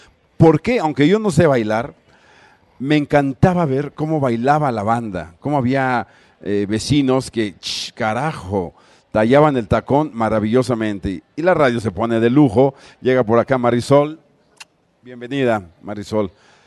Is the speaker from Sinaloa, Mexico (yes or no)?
no; Mexico City, Mexico; Y yo soy de la Morelos, entonces era maravilloso